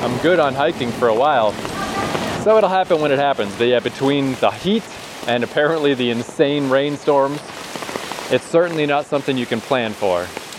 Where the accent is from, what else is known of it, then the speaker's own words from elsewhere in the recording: Canada; I'm from Canada.